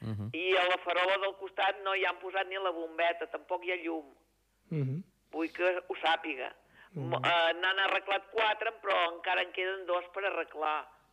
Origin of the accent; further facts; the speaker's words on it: Sant Martí d'Empúries, Catalonia, Spain; de Sant Martí d'Empúries.